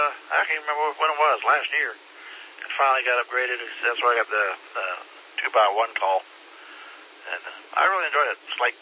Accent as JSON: {"language": "English", "region": "North Carolina", "country": "United States", "said": "And NC, because I'm from North Carolina."}